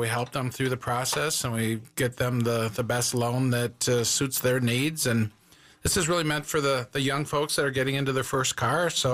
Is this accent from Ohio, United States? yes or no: no; La Crosse, Wisconsin, United States; I am from La Crosse.